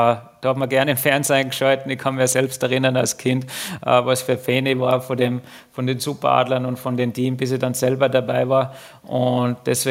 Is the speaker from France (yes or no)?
no; Austria; Ich glaube, das ist ganz, ganz wichtig bei uns in Österreich